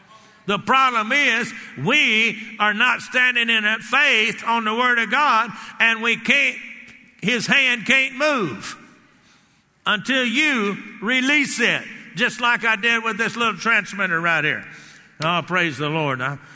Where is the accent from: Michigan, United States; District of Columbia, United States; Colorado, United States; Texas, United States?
Texas, United States; You know, I grew up down there in the Blackland in North Central Texas